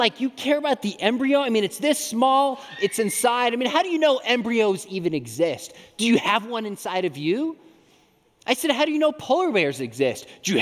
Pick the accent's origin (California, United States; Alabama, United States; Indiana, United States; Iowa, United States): California, United States; I did mention I'm from California. My family, we live in Southern California